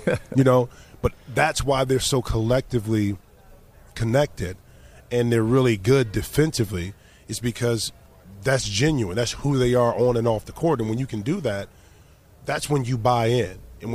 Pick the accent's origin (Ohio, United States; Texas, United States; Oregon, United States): Ohio, United States; Toledo; Well, I used to be a caddy when I was growing up in Toledo, Ohio.